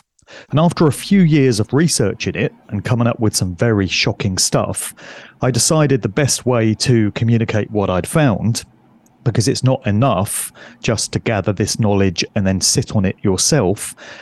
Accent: Oxford, South East England, United Kingdom; I got started in a radio station in Oxford, which is my city of birth, in 1990. I find it quite ironic that I come from Oxford, given that that's Illuminati Central in England.

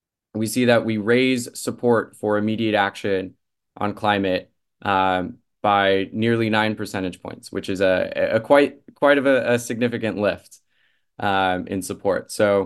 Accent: California, United States; I know I grew up in California where we had, a decades-long drought

